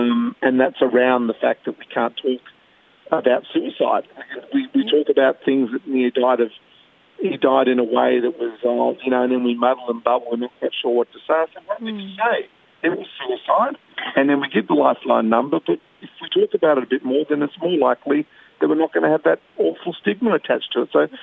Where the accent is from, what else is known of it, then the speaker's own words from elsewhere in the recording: Australia; 80%, I reckon, of being an Aussie bloke is really cool.